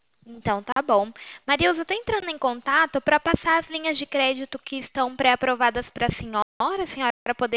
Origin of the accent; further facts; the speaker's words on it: São Paulo, Brazil; Eu sou de São Paulo.